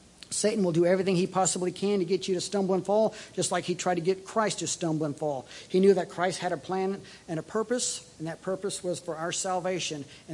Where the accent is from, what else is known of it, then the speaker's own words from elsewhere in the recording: Coronado, California, United States; You know, when we grew up in California, one of the nicest things, my dad was in the Navy 31 years, and we lived on Coronado on the beach down there